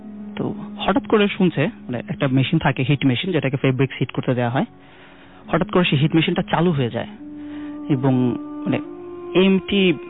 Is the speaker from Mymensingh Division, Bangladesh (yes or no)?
no; Dhaka, Dhaka Division, Bangladesh; এসেছি ঢাকা থেকে।